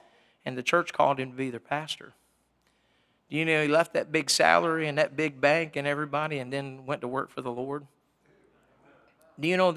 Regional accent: Parsonsburg, Maryland, United States; I had to tell him, I'm sorry, I correct myself. I'm from Parsonsburg. … from Parsonsburg, amen?

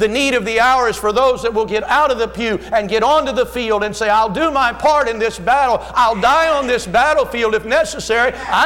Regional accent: United States; We take everything for granted in this country. That's part of, I guess, being an American.

